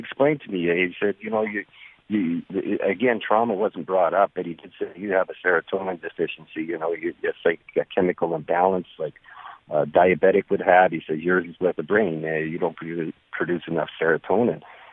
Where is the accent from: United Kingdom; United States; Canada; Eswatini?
Canada; I'm Canadian, so American beers it's only like 4 or 5.